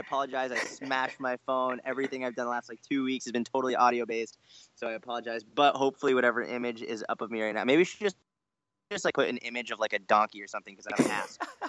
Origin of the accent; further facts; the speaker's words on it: Boston, Massachusetts, United States; And then from there, I'm originally from Boston. So I was in Boston for a little bit, and then I ended up moving to Israel for a little bit just because I love it there and I was able to work from my computer.